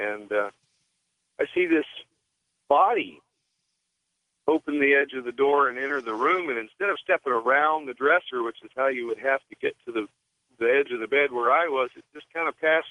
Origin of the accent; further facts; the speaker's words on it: St. Augustine, Florida, United States; I was in central Florida, south of my hometown of St. Augustine. And being from a native family there for many years, I'm a Menorcan, and we've kind of study our history and know who we all are